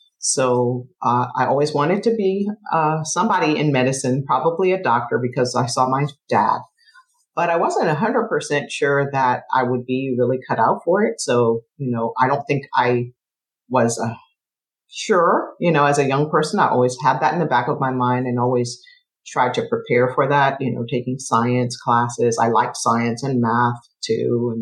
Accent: Liberia; born there; I was born in Liberia, West Africa, small country on the West Coast, founded by freed American slaves and people who were free people of color who had never been enslaved, who returned to Africa in the 1800s.

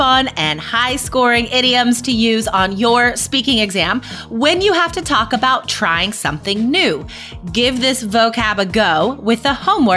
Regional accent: West Coast, United States; Yeah, I'm biased. I grew up on the West Coast, but whatever.

